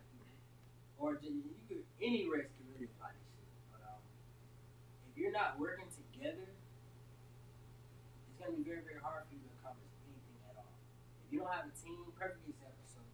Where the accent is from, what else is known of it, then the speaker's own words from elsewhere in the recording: California, United States; I'm really like from Cali.